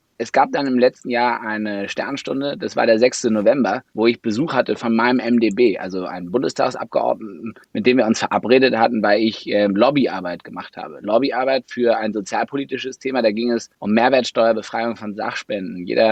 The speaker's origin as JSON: {"language": "German", "town": "Braunschweig", "region": "Lower Saxony", "country": "Germany", "tie": "born or raised there", "said": "eine Verbesserung für Braunschweig, für meine Heimatstadt, für unsere Heimatstadt zu erwirken."}